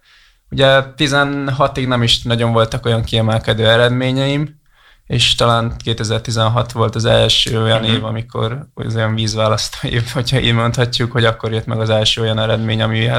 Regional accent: Siófok, Somogy, Hungary; én is siófoki vagyok

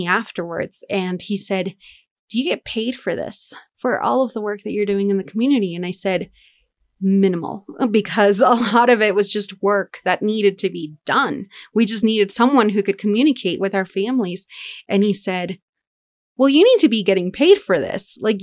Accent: Denver, Colorado, United States; And I remember, because we grew up in Denver

